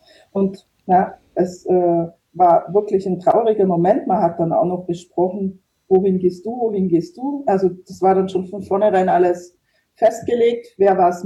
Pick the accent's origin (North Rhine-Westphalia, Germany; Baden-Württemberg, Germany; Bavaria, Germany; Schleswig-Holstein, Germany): Baden-Württemberg, Germany; ich war eben aus der Nähe Ulm